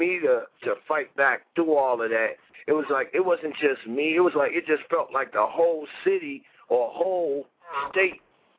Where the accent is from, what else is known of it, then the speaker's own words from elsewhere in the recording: Chicago, Illinois, United States; But I can actually say that I was bred from the Chicago system, and I was exposed to the New York and the L.A. and the other places and how they get down. But my Chicago hustle and my Chicago mentality is what drove me